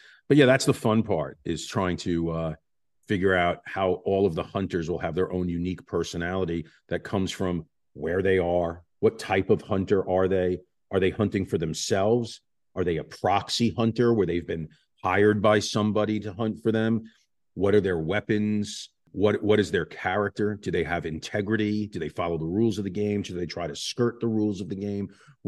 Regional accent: New York, United States; Yeah, I'm from New York. I know how to get lost in New York.

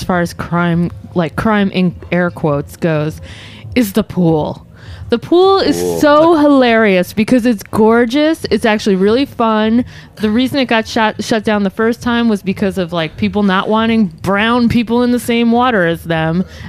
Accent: New Jersey, United States; I grew up in New Jersey in a nice town, and kids were assholes there.

